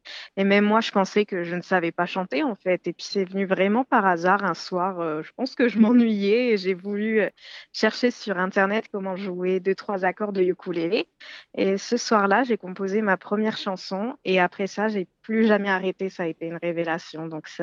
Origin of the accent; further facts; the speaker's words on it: Grand Est, France; moi, je viens de la Lorraine, dans le nord-est de la France.